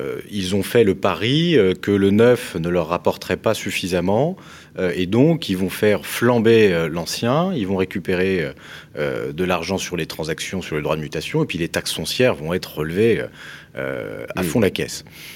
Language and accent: French; Reims, Grand Est, France; Moi, je suis de Reims, par exemple.